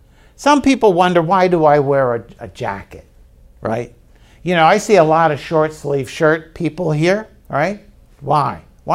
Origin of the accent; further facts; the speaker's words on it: Baltimore, Maryland, United States; I'm from Baltimore. What can I say?